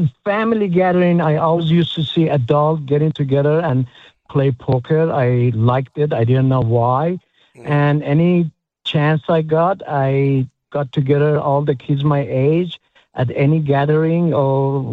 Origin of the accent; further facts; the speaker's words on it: Iran; moved away; I'm Persian.